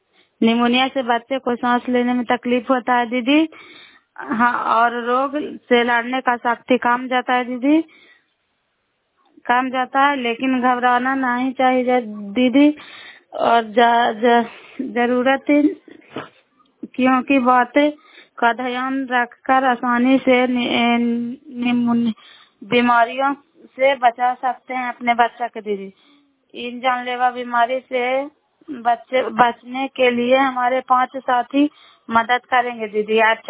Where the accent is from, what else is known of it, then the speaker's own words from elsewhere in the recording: Bihar, India; नालंदा जिला कराए ब्लॉक के निवासी हूँ।